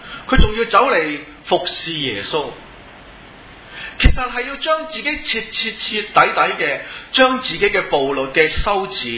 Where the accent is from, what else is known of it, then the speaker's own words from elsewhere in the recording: China; 我哋中国人都讲罪债